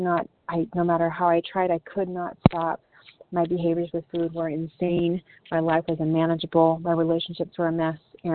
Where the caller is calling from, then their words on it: Michigan, United States; I'm calling from Michigan.